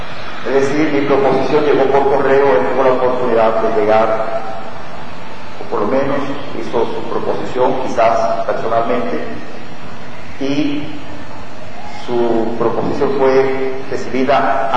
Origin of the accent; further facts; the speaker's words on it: Cuba; born there; soy cubano de nacimiento y soy ciudadano cubano. Desde niño conocí esta iglesia. Y fui bautizado a la edad de 14 años.